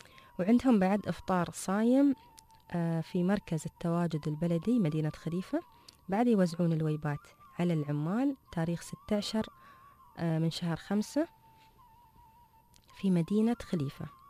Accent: United Arab Emirates

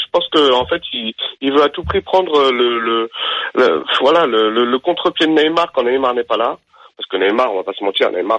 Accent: Paris, Île-de-France, France; Je suis français, je suis parisien

